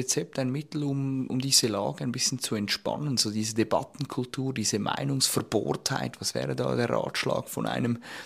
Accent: Switzerland; als Schweizer

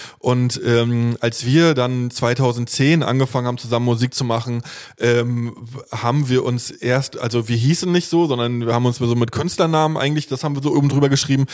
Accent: Stralsund, Mecklenburg-Vorpommern, Germany; moved away; als ich weggezogen bin aus Stralsund

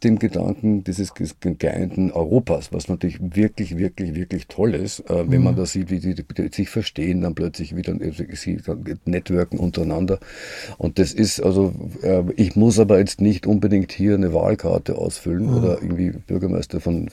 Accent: Austria

